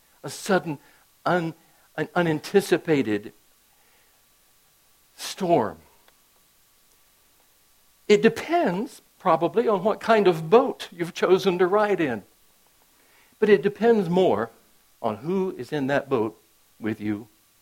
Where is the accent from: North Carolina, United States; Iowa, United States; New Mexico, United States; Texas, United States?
North Carolina, United States; I think it's because I grew up in North Carolina. We didn't have much snow in North Carolina.